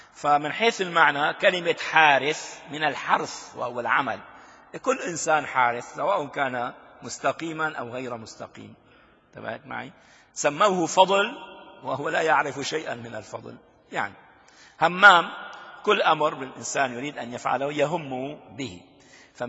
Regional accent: Damascus, Damascus Governorate, Syria; عندنا في دمشق الشام

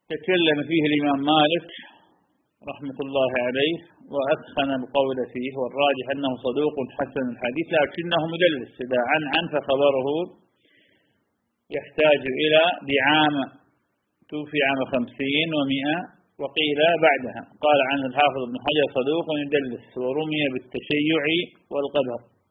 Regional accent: Iraq; وأصلح الله حال بلادنا العراق

